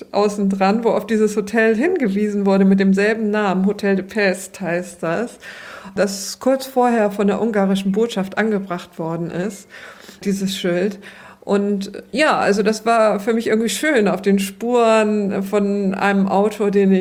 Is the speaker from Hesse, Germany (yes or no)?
no; Bremen, Germany; ich bin in der Neustadt groß geworden und damals lagen noch die Binnenschiffe an der Weser